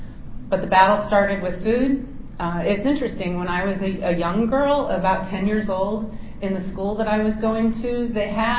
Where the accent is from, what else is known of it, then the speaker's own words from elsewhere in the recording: Chicago, Illinois, United States; now in Maryland, United States; Like when I moved to Maryland from Chicago, I got one of those Maryland license plates that said the War of 1812 on it.